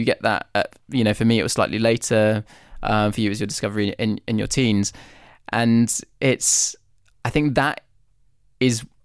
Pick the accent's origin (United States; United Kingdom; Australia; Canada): United Kingdom; Leicester, East Midlands; growing up in Leicester, which is very much a mixed heritage city